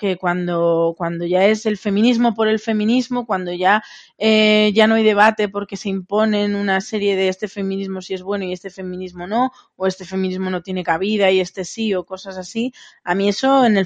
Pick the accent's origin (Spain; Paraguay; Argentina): Spain; Yo también me siento española en muchísimas cosas y es que soy española.